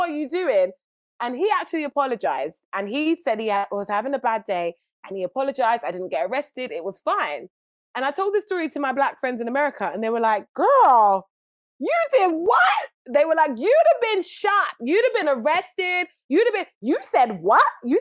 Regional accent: United Kingdom; accent: British; now in United States; And it's because I'm British. Everyone thinks the British accent, especially over here, means smart, or being from Britain means I'm more educated.

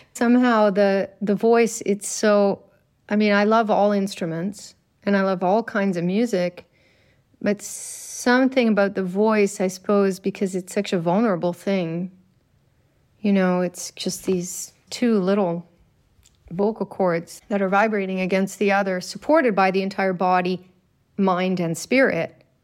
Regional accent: Nova Scotia, Canada; in this little village where I grew up in Nova Scotia.

